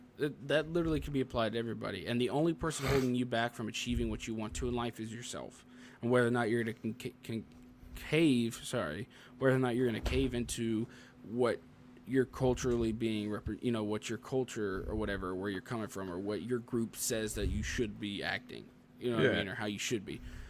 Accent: Tennessee, United States; also born or lived in Ohio; I lived in Ohio for a stint, so it's, yeah. like, when I moved back to Tennessee, a lot of people were making fun of me from being from

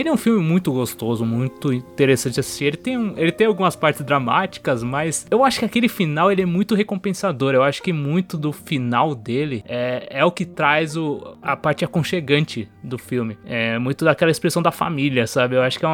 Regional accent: São Paulo, Brazil; Nós dois somos paulistas, né? Mas somos de família nordestina.

